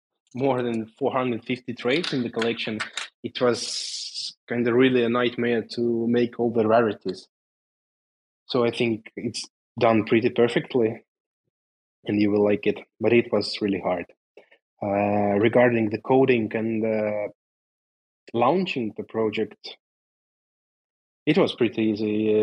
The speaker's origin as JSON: {"language": "English", "country": "Estonia", "said": "I'm Estonian."}